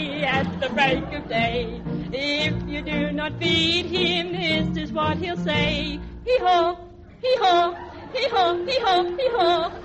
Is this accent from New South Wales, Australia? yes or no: yes; Casula, New South Wales, Australia; From Casula.